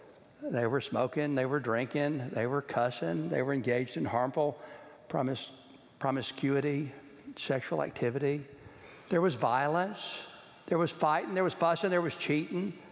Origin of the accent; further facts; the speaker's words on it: Los Angeles, California, United States; now in Orange County, United States; "We're from Los Angeles. We live in Orange County.